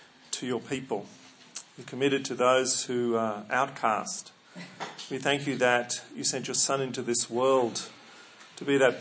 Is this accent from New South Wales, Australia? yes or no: yes; Surry Hills, New South Wales, Australia; One house for me is special is the house I grew up in Surrey Hills in Sydney.